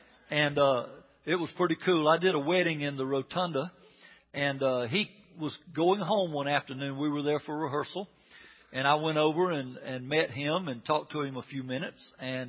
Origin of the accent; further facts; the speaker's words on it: Georgia, United States; You know, I'm from Georgia, so I've had two instances now.